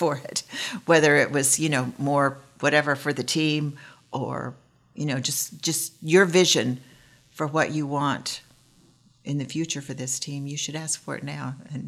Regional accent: Oklahoma, United States; I'm from Oklahoma.

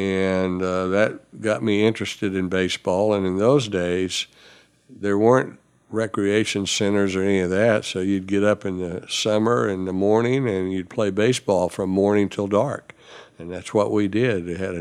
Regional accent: Belleville, Illinois, United States; born there; now in Tulsa, United States; I was born in Belleville, Illinois.

